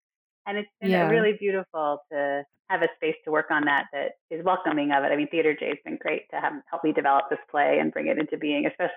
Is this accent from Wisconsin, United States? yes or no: no; New York, United States; You know, I grew up in Westchester, which has a lot of Jews, and everyone I knew was more observant than we were, or than I was.